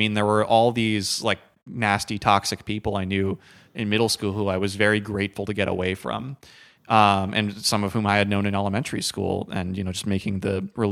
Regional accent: Brooklyn, New York, United States; I mean, I'm from Park Slope, and part of me thinks she could very well be a Park Slope kid.

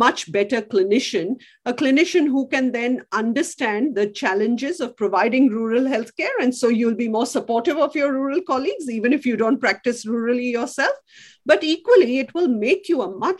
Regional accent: India; now in Australia; Cricket. I'm an Indian.

